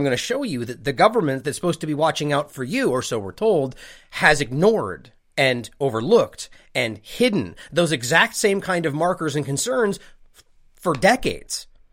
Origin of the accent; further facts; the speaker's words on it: United States; as I am an American broadcasting from in the United States